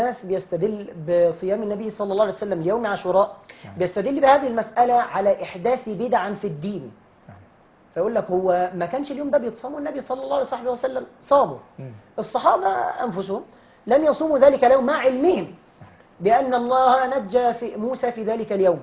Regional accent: Egypt; عندنا في مصر

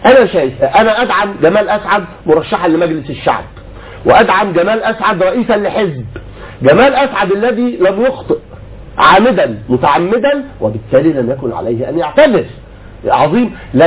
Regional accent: Egypt; انا بكلمك كمسلم، انا بكلمك كمصري.

